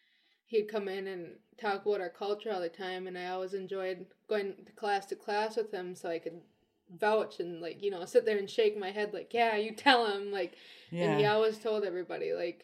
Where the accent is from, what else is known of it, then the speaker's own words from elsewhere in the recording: Detroit Lakes, Minnesota, United States; growing up in Detroit Lakes, there's not a lot of involvement. We usually got to travel to the res, like, or wherever the powwows are, you know.